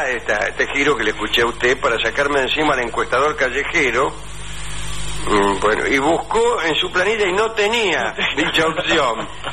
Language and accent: Spanish; Colombia; soy el colombiano que le preguntó